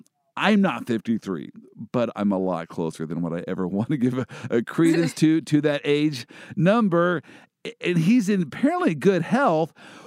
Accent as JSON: {"language": "English", "region": "Midwest", "country": "United States", "said": "You got to understand, I'm from the Midwest, and so being cooped up in a New York apartment is not my idea of a good time."}